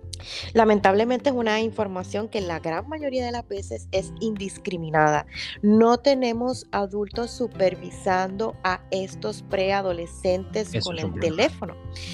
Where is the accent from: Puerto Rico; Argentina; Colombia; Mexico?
Puerto Rico; Sí, sí, soy puertorriqueña.